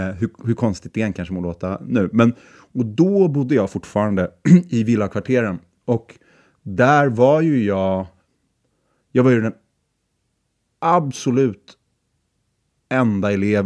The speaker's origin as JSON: {"language": "Swedish", "town": "Stockholm", "region": "Stockholm County", "country": "Sweden", "tie": "born or raised there", "said": "min uppväxt i Stockholm är liksom uppdelad i två, eller helt enkelt jag bodde på två olika adresser, två delar av Stockholm. Jag är adopterad och kom, när jag kom till Sverige så hamnade jag, min familj bor i, eller bodde i Bromma, i villakvarteren i Äppelviken."}